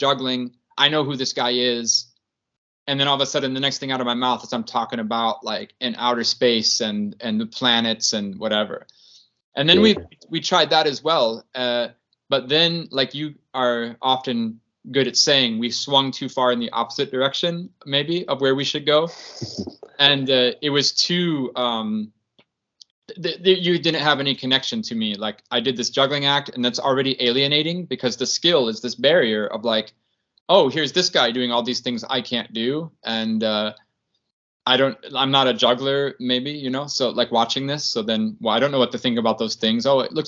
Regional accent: Ohio, United States; Like, I started juggling when I was 8 years old and I grew up in Ohio.

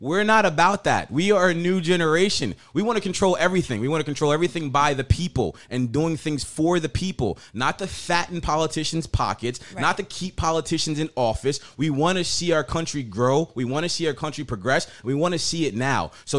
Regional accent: New Jersey, United States; We're from Jersey anyway. People like us, we don't have fear.

